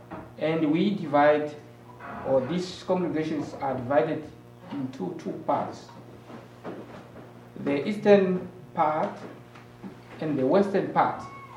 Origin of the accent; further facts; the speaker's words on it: Ondangwa, Oshana, Namibia; English is a second language; also born or lived in Epembe; I'm from Namibia in the north, in the town called Ondangwa. And I was born at Epembe village. I live with my parents.